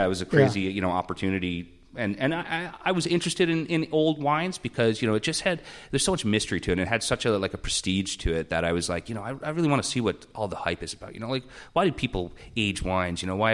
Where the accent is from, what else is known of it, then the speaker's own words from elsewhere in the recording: Newfoundland and Labrador, Canada; I'm a Newfoundlander